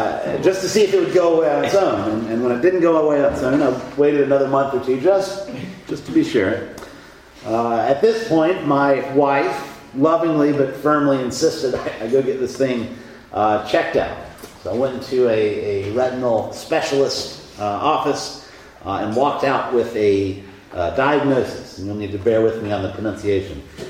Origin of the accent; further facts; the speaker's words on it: Kentucky, United States; but I was a kid growing up in Kentucky